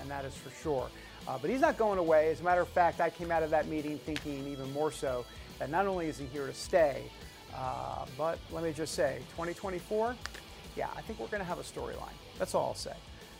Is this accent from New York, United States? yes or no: yes; New York, United States; So I've known him over 10 years. We're both from New York.